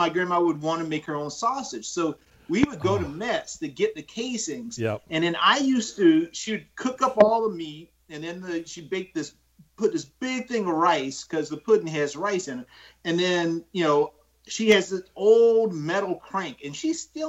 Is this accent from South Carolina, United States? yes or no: yes; Orangeburg, South Carolina, United States; I grew up in Orangeburg, and my grandma and my aunts and cousins, they're still there.